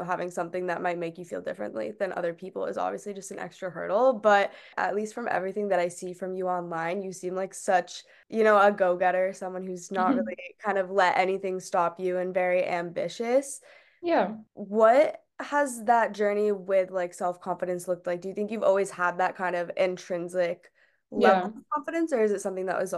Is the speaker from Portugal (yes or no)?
no; Portsmouth, New Hampshire, United States; Well, yeah, we're from New Hampshire. I didn't say that. I said we were just outside of Boston, but we're actually, we're like Portsmouth, New Hampshire.